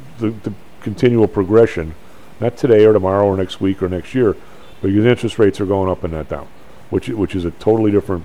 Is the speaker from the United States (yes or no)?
yes; Evergreen Park, Illinois, United States; Well, I grew up in, well, later in my grow-up years, I grew up in Evergreen Park